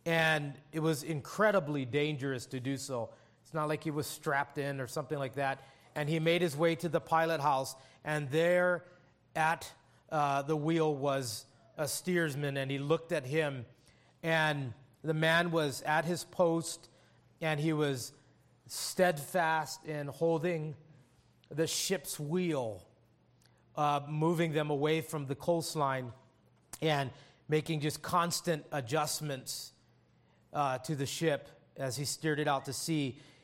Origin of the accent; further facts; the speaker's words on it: Hawaii, United States; And I grew up in Hawaii, and he spent a lot of time in Hawaii. And I'm Hawaiian. I was born and raised on those little rocks in the Pacific